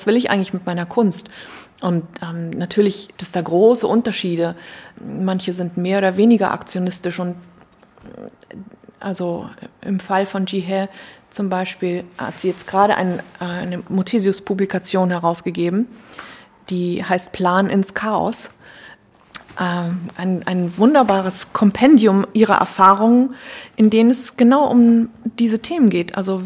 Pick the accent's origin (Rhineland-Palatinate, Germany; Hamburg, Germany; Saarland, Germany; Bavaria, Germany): Hamburg, Germany; man sieht sich hier als Hamburger schon so, man blickt von hier in die Provinz.